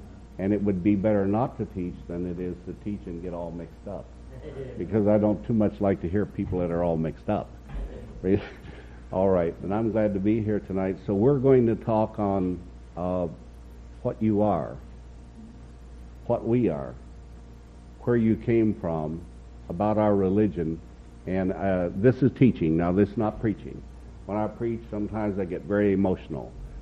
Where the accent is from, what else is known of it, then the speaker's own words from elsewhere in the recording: the Ozarks, United States; also born or lived in Michigan; I was a tall, skinny, very ugly kid from the Ozark Mountains. And we moved from Michigan after we lost everything.